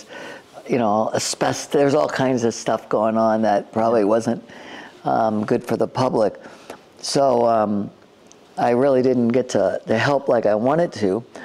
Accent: Maryland, United States; again, I was from Maryland

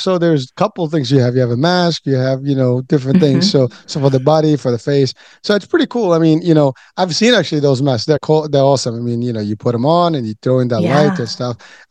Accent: Morocco; I'm originally from Morocco, and an exfoliation of the body is a weekly, you know, tradition. I mean, literally back home

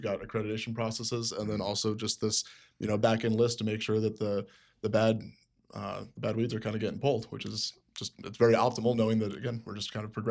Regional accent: Peoria, Illinois, United States; Again, I'm from Peoria, so enough things lined up.

